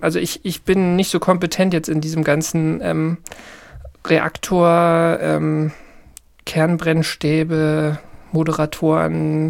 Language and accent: German; Berlin, Germany; ich bin ja in Ostberlin groß geworden